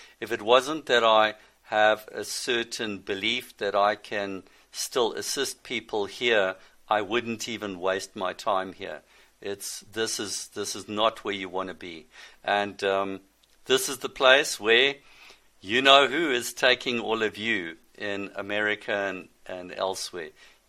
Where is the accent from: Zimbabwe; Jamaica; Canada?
Zimbabwe; Harare; born there; I was born in Salisbury, Rhodesia, which was the capital. It's now known by the disgusting name of Harare.